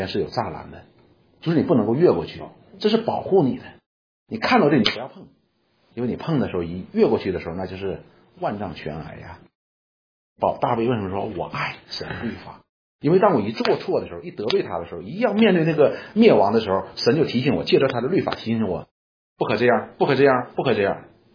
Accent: China; 所以你看我们中国人讲说什么食色性也

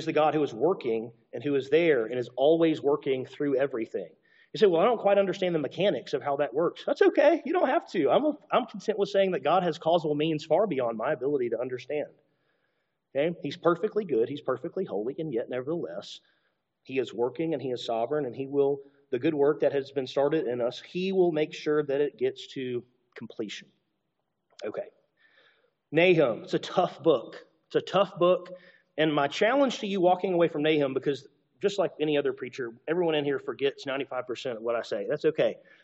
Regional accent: Alabama, United States; I can't say Habakkuk. Got to be Habakkuk. Okay? I'm from Alabama.

